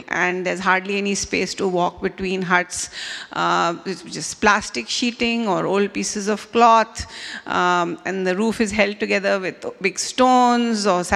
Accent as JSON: {"language": "English", "country": "India", "said": "As Steve said, I'm an Indian pediatrician. I come from a middle-class Hindu family. I was raised as a Hindu until I became a disciple of Jesus when I was about 17 years of age."}